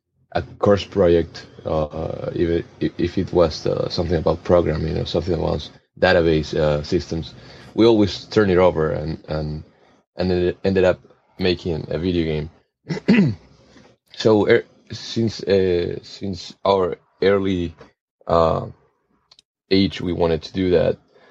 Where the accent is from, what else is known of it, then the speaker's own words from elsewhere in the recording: Ecuador; We are from Ecuador. I am from Ecuador. Yeah. So in Ecuador, there's no industry.